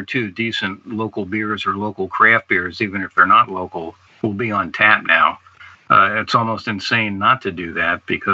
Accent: Vermont, United States; One would be my home state here of Vermont. We have more breweries per capita in Vermont than any other state, and some of the best.

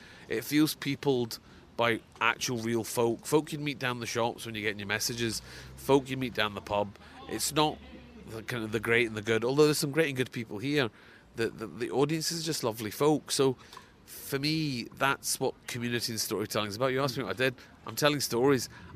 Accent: Glasgow, Scotland, United Kingdom; Well, I come from Glasgow. I'm precisely from Glasgow.

